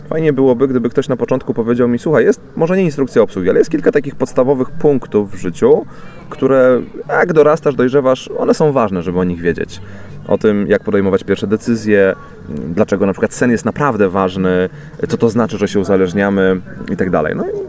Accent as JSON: {"language": "Polish", "town": "Kłodzko", "region": "Lower Silesian Voivodeship", "country": "Poland", "said": "jestem z Kłodzka"}